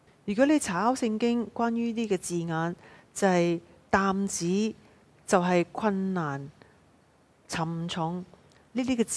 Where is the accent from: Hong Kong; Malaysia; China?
Malaysia; 当我是被邀请在今次的营会里面去讲道的时候，当时我是在我的家乡马来西亚去过农历新年。